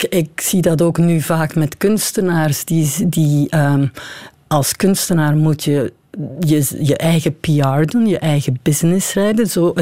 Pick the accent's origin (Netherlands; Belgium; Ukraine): Belgium; Burcht, Flanders; Dus ik ben van Burgt, dat is aan de linkeroever van Antwerpen.